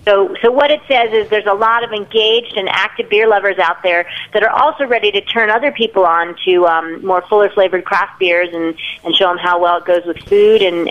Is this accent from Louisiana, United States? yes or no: no; Washington, District of Columbia, United States; but I'm from the Washington, D.C. area.